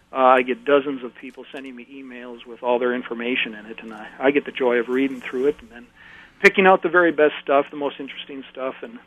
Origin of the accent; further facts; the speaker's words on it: Shawano, Wisconsin, United States; when I was growing up in the Shawano area, and I have a cottage there yet